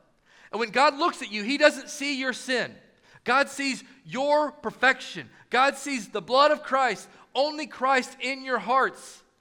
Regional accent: Knoxville, Tennessee, United States; I'm from South Knoxville, Tennessee. No one from my family went to college but me.

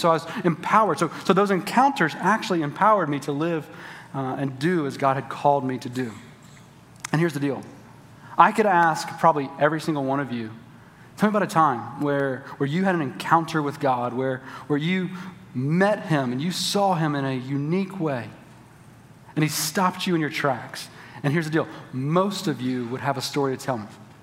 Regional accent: Louisiana, United States; growing up in South Louisiana, like, we didn't have sunrises like this. Like growing up in South Louisiana, we had heat and humidity.

